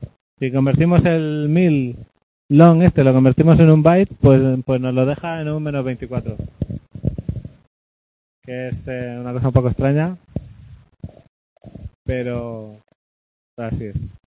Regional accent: Region of Murcia, Spain; Parece que hablo muy rápido y no vocalizo nada, pero bueno. Como soy murciano, no me perdona.

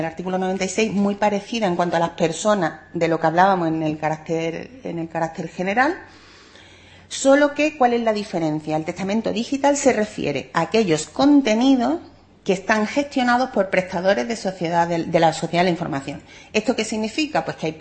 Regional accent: Andalusia, Spain; yo que vengo de la Costa del Sol

